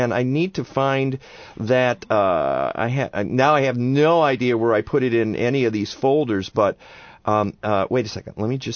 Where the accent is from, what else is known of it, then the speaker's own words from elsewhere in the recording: Madison Heights, Michigan, United States; also born or lived in Detroit; I put that my hometown was Madison Heights, Michigan. because that's where my formative years were. But I was actually born in Detroit